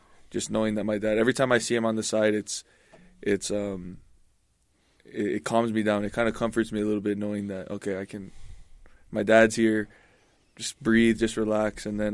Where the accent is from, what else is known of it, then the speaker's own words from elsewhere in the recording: Hawaii, United States; now in Utah; I grew up in Hawaii. We grew up in Maui. And my dad was working over there.